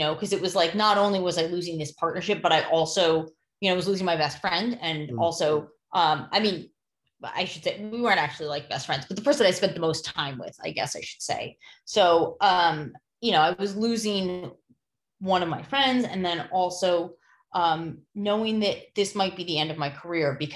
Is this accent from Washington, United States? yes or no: no; Lancaster, Pennsylvania, United States; moved away as an adult; also born or lived in New Jersey / New York / Massachusetts; now in Houston, United States; I grew up in Pennsylvania, in Lancaster, Pennsylvania. And, you know, and then I lived some in New Jersey and New York and a little bit in Massachusetts before I landed in Texas.